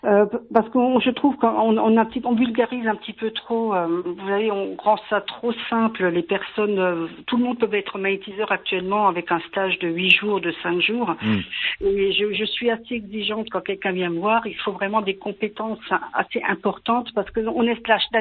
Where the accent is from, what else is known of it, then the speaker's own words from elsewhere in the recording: Grand Est, France; j'ai démarré en Alsace, c'est ma région d'origine, et puis c'est l'amour qui m'a un petit peu transportée en Normandie.